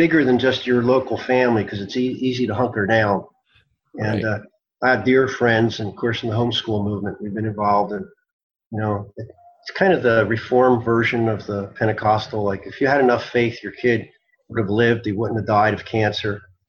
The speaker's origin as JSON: {"language": "English", "country": "Italy", "said": "You know, I come from Italy"}